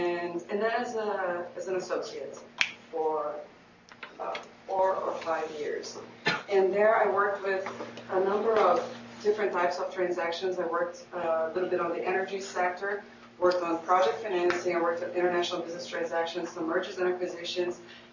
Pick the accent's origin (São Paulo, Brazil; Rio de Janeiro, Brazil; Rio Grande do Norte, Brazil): Rio de Janeiro, Brazil; English is a second language; moved away as an adult; also born or lived in Washington, United States; I'm a Brazilian lawyer, initially by training. I'm born and raised in Rio, and I got my law degree there and was admitted to the bar there and practiced there for a few years before I came to Washington to get my LLM.